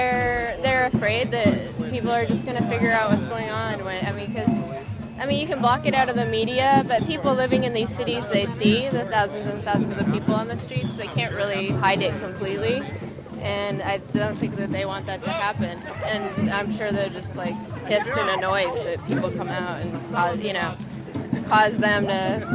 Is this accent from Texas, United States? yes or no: no; San Francisco, California, United States; No, I'm from San Francisco.